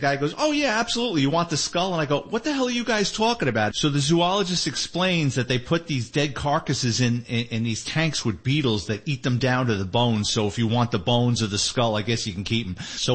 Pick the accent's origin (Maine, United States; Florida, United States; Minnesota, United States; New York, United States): New York, United States; Bronx; I said, no, I grew up in the Bronx. We don't got coyotes in the Bronx.